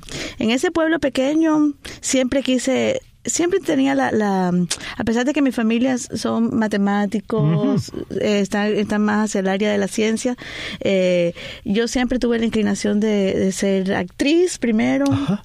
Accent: Remedios, Villa Clara, Cuba; born there; moved away as an adult; also born or lived in Ecuador; Nací en Remedios.

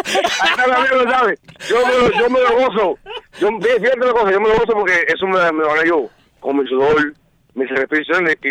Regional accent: Cuba; Yo soy gente que soy de Cuba

